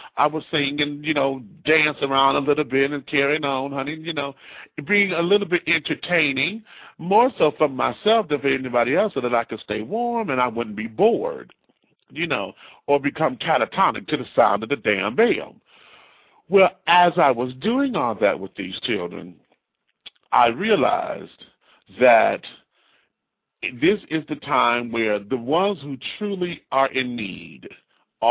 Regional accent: Detroit, Michigan, United States; mind you, I'm from Detroit, and being back home, anybody who knows, you know, the Midwest and knows about snow and coldness and carrying on, Michigan is one of the worst.

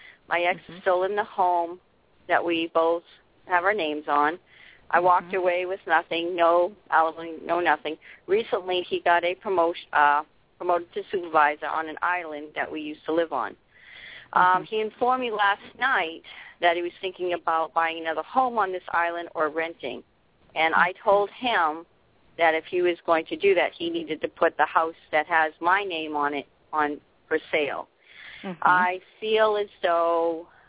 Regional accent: Maine, United States; I'm from Maine.

